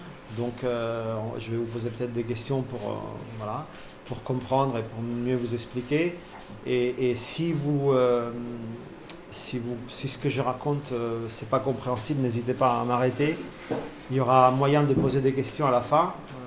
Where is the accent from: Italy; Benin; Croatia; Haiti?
Italy; now in Paris, France; je vais bouger en Italie, là où j'ai grandi